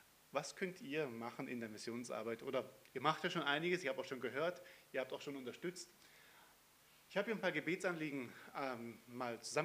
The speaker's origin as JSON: {"language": "German", "country": "Germany", "said": "Ich als Deutscher möchte gerne manchmal loslegen."}